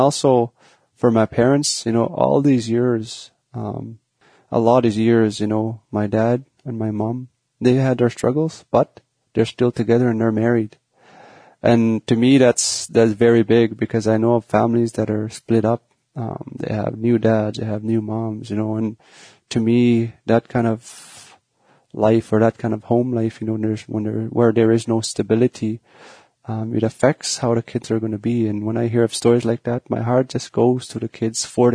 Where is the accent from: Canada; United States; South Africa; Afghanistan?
Canada; Loon Lake, Alberta; I am from Northern Alberta, a reserve called Loon Lake, Alberta, which is a Cree community, and I myself am Cree. I still speak a little Cree, and I was born in Slave Lake, Alberta